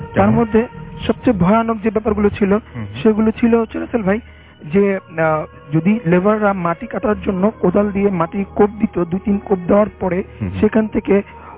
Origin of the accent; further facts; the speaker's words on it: Mohammadpur, Dhaka Division, Bangladesh; মোহাম্মদপুর থেকে এসেছি।